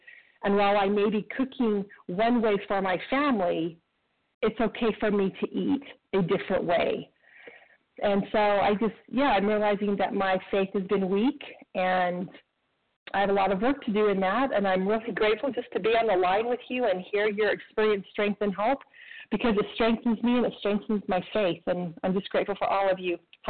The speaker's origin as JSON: {"language": "English", "region": "Idaho", "country": "United States", "said": "I'm from Idaho, but calling from Scottsdale, Arizona for a few months. We spend the winters here, and we'll be heading back to Idaho soon."}